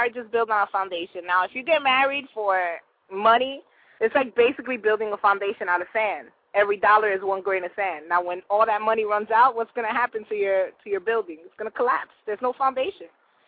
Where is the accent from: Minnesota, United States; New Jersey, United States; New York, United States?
New Jersey, United States; now in Nashville, United States; Well, I'm from Jersey originally, but I just moved out to Nashville, Tennessee.